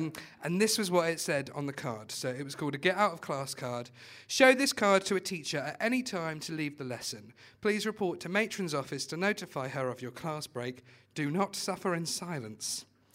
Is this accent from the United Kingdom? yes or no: yes; Watford, East of England, United Kingdom; I'm from Watford, by the way